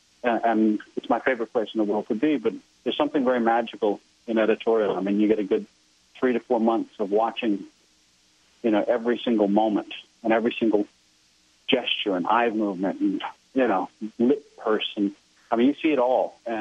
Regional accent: Southern United States, United States; I grew up in the South. I certainly saw rampant racism in the South

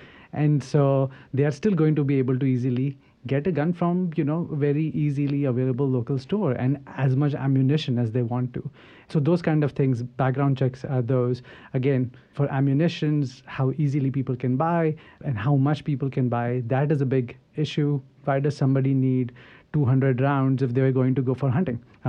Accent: India; I come from India. You can tell probably from my accent.

